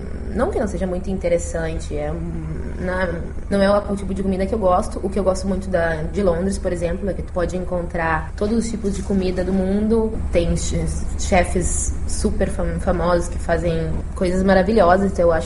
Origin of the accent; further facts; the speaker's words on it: Porto Alegre, Rio Grande do Sul, Brazil; now in China; E eu sou brasileira de Porto Alegre.